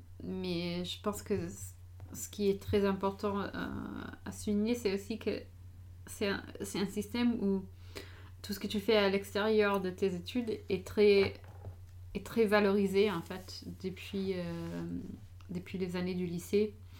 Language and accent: French; United States; Alors, d'abord, j'ai grandi aux États-Unis.